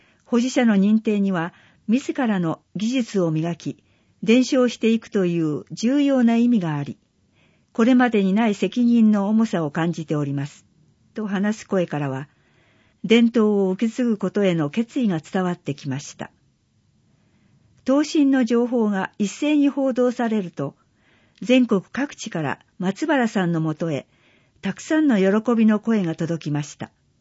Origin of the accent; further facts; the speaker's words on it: Tokyo, Japan; born there; moved away as an adult; now in Kimitsu, Japan; 東京で生まれ、19歳で君津市に移住して39年。